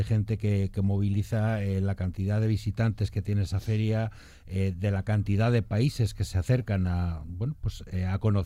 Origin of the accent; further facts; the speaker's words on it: Salamanca, Castile and León, Spain; que está muy cerquita de Salamanca, yo soy de Salamanca y hay que reivindicarlo